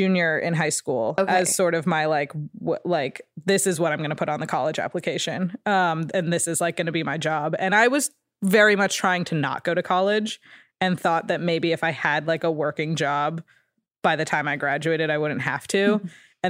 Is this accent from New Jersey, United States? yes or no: yes; Ridgewood, New Jersey, United States; It's called Ridgewood, New Jersey.